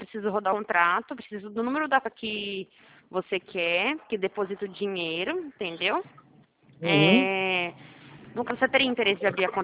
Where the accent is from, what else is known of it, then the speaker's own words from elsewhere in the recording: Americana, São Paulo, Brazil; eu sou do interior de São Paulo, em Americana.